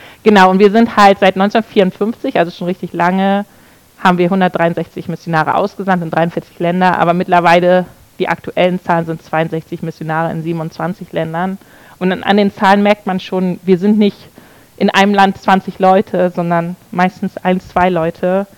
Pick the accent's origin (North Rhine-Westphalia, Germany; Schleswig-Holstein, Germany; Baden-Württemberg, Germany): Schleswig-Holstein, Germany; Flensburg; Und ich komme auch aus Flensburg.